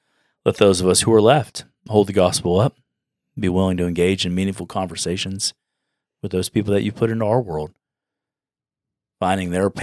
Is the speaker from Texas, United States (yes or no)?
yes; Houston, Texas, United States; I grew up in Houston.